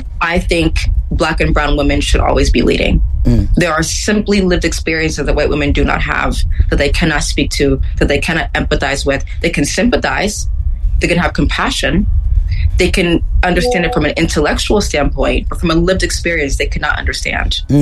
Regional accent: Ghana; I'm a Ghanaian woman, and I did my senior project on the Holocaust

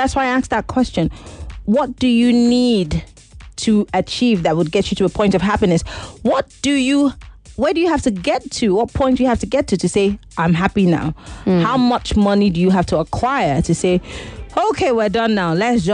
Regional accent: Nigeria; I was born at night and I was born in Nigeria and I loved every bit of it. I don't hate being from Nigeria.

